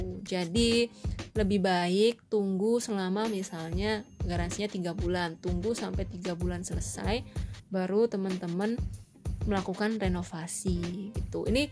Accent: Surabaya, East Java, Indonesia; Kebetulan kan aku asli Surabaya dan domisiliku sebelumnya itu di Surabaya, jadi semua dokumen itu sebenarnya masih di Surabaya

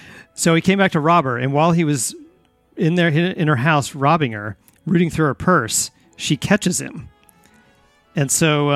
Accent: Texas, United States; A Dallas County jury, because this took place in my hometown.

